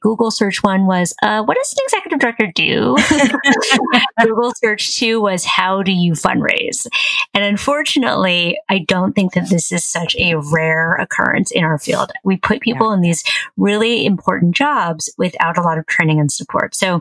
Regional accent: San Francisco, California, United States; I'm originally from San Francisco. It's actually, I'm here right now.

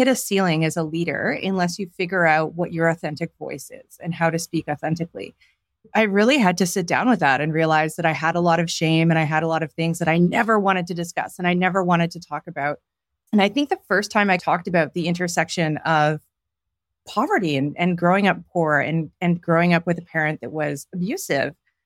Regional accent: Ontario, Canada; Difficult. I grew up very poor in Northern Ontario.

